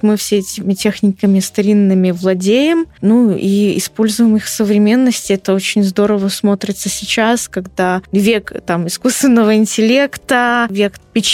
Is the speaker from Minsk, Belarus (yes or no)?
yes; Minsk, Belarus; А я говорю, вот, я приехала из Беларуси, из Минска, из Белорусской государственной академии искусств, вот кафедры монументального искусства.